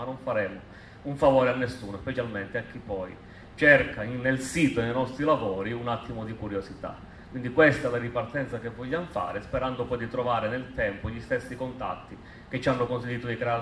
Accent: Sicily, Italy; accent: Sicilian; Io sono siciliano, l'accento capirete che non è che vado molto lontano, sicilianissimo.

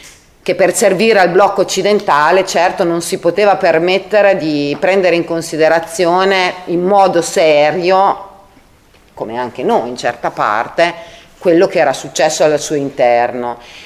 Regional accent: Campogalliano, Emilia-Romagna, Italy; come aveva vissuto Campo Gagliano, quindi il mio paese, il mio territorio

